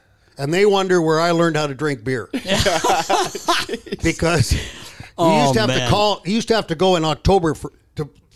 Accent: Toronto, Ontario, Canada; I grew up in Toronto.

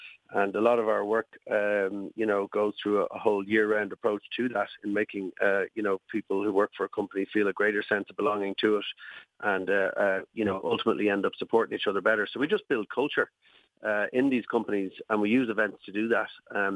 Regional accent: Dublin, Leinster, Ireland; Yeah, my own background. You know, I grew up in Dublin, went to Trinity.

